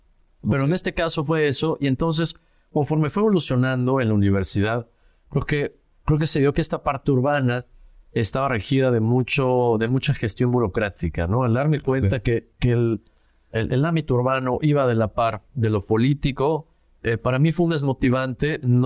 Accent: Querétaro, Mexico; salir de mi ciudad de origen, yo crecí en Querétaro

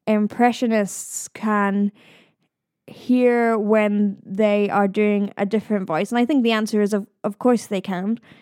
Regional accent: Scotland, United Kingdom; accent: Scottish, east coast; my accent does confuse everyone. It is, in fact, Scottish, but I was born in England and my parents are English, so it's a little bit confusing because I think it's a bit mixed up. And it's from the east coast of Scotland.

